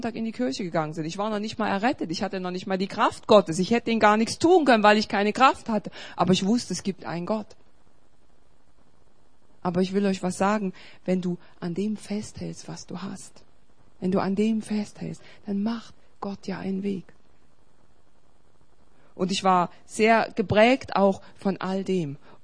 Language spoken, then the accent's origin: German; East Germany, Germany; ich bin ja als Katholikin aufgewachsen in der DDR.